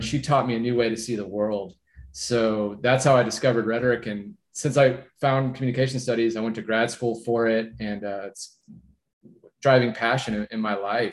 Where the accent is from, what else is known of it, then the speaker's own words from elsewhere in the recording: Austin, Texas, United States; I'm born and raised in Austin, Texas. And I started my academic journey at ACC, the community college here in Austin.